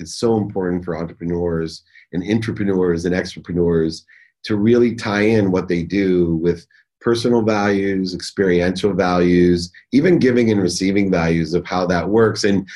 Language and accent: English; Akron, Ohio, United States; growing up in Akron, Ohio, looking down the 32 lanes at Riviera Lanes